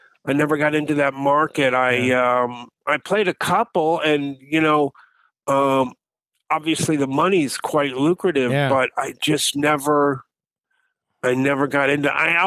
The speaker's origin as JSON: {"language": "English", "region": "Kansas", "country": "United States", "said": "and I'm from Kansas. I think I might have told you."}